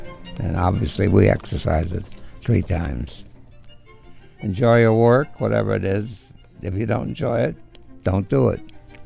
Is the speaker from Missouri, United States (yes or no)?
no; San Jose, California, United States; born there; Well, I was born in San Jose, California. And I was born in my mother's home, not in any hospital.